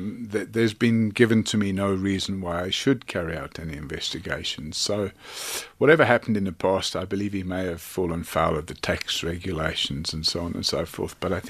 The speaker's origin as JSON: {"language": "English", "country": "Ireland", "said": "I understand it as an Irishman because we were colonized for 700 years."}